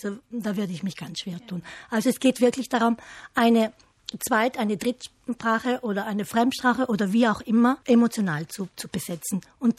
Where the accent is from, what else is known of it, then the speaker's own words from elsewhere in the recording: Trentino-Alto Adige, Italy; wir kommen aus dem Unterland, von daher haben wir ganz ein anderes, eine andere Vielfalt der Zweisprachigkeit, mehr Mehrsprachigkeit, als zum Beispiel in einem Finchgau oder im Pustertal.